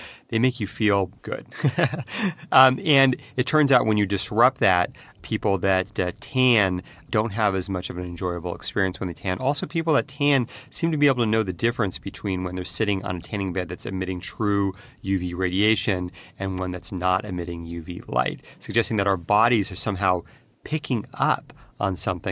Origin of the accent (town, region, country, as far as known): California, United States; born or raised there